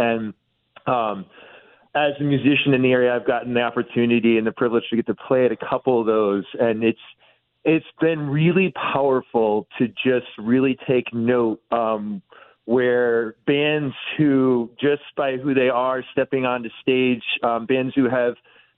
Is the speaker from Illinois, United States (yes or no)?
no; New York, United States; I grew up in the Hudson Valley. I'm a longtime listener.